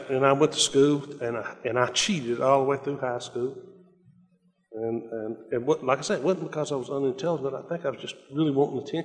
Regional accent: Shanghai, Alabama, United States; There's a little community outside northwest of Athens, Alabama called Shanghai. And that's where I grew up.

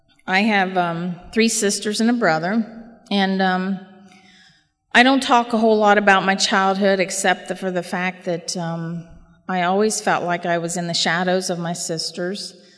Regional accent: West Virginia, United States; now in Ohio, United States; I grew up not actually in Ohio, but in West Virginia

